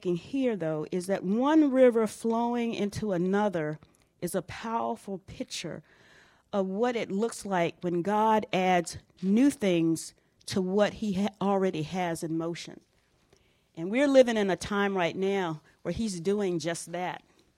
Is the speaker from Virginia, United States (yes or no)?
yes; Virginia, United States; You all know I'm from Virginia, and I don't remember how old I was, but there's a river that runs through